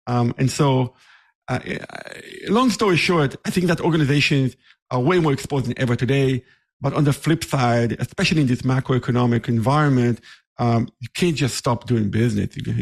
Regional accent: Israel; English is a second language; moved away as an adult; now in United States; So I'm originally from Israel, as you can tell by my accent. I've been in the state for about 8 years.

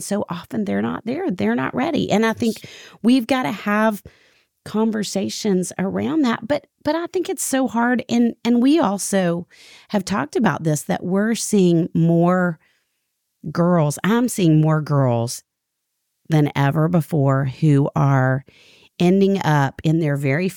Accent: Arkansas, United States; A bunking party growing up in Arkansas was what we called a sleepover

